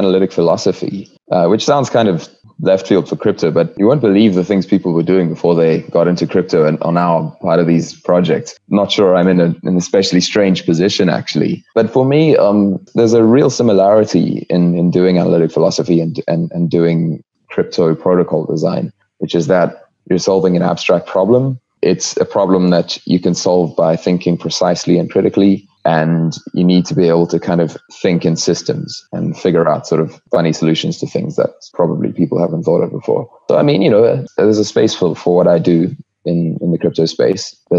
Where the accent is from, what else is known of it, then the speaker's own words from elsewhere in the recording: South Africa; moved away as an adult; I am South African. I left South Africa in 2011.